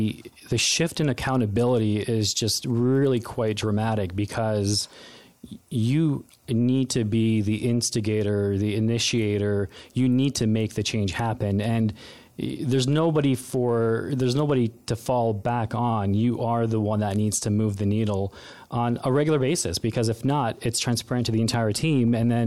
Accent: Toronto, Ontario, Canada; now in United States; So I'm originally from Toronto. I moved down to the United States in 2012 with my family.

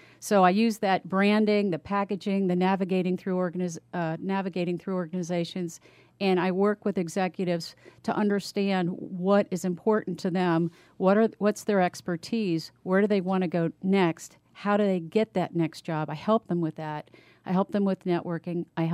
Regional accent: Washington metropolitan area, United States; I grew up in the Washington metropolitan area, and living in the Beltway, had an interest in political rhetoric.

